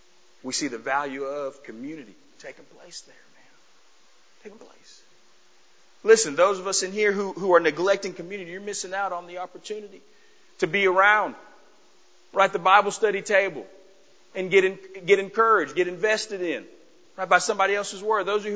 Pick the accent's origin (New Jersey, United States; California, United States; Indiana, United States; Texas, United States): Texas, United States; Dallas; also born or lived in Louisiana; I'm from Dallas, lived in, you know, Louisiana, you know, hey, Tennessee was a little too far north.